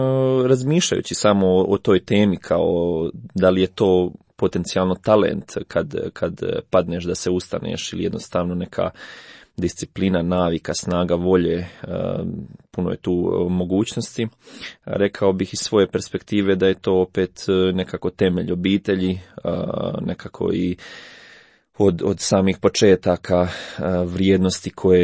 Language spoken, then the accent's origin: Croatian; Međugorje, Federation of Bosnia and Herzegovina, Bosnia & Herzegovina; Da, dolazim iz Međugorja, iz maloga mjesta, kao što svi znate, koje nije bilo poznato po sportu do posljednjih, ne znam, 15-ak godina, previše.